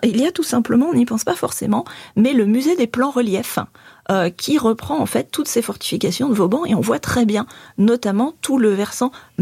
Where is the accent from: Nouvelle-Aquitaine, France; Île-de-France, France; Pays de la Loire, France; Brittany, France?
Nouvelle-Aquitaine, France; Bordeaux; Alors, en tant que bordelaise, je connais ça plutôt bien.